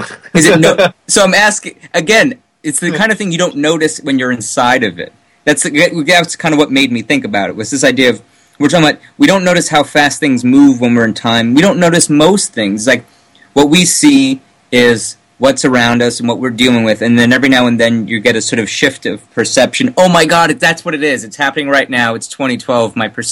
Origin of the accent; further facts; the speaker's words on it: New York, United States; accent: New York; when David made fun of my New York accent